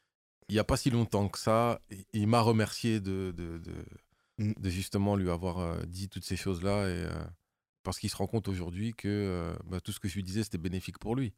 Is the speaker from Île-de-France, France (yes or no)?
yes; Évry, Île-de-France, France; On est issus du même quartier, on vient d'Evry et dans Evry, tu as un collège pour chaque quartier.